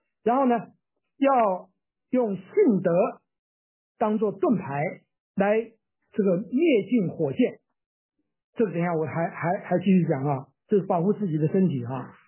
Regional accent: Taiwan; 我还记得我当兵的时候，我从台湾来

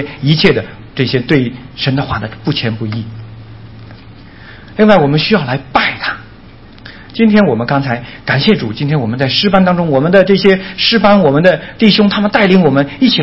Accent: Beijing, China; 我原来国内是做外贸的。做外贸的人有一个，第一个北京人，第二做外贸的，你知道北京有一个大爷的脾气啊。

